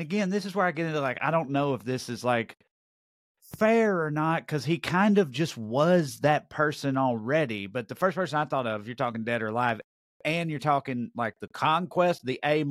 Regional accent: Tennessee, United States; that and the fact I'm from Tennessee.

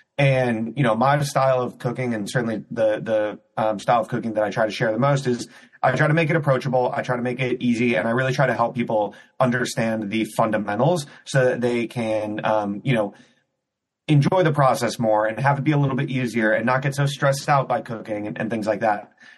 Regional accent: Cleveland, Ohio, United States; so I grew up in Cleveland, Ohio. I went to school in New York City, studied economics.

